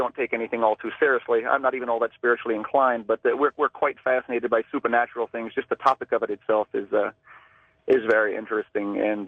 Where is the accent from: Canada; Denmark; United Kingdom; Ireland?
Denmark; English is a second language; now in Cincinnati, United States; accent may sound a little funny. I am originally from Denmark.